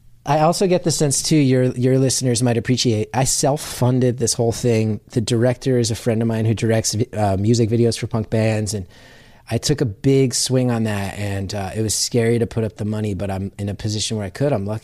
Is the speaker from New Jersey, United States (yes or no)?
yes; New Jersey, United States; Like, growing up in North Jersey, in my town, I think was 12 miles from Manhattan